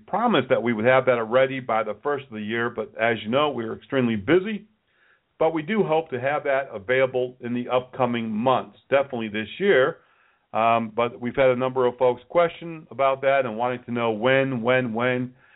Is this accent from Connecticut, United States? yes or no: yes; Connecticut, United States; now in Charlotte, United States; We're based in Charlotte, North Carolina, but I grew up in Connecticut and have been to Vermont many, many, many times.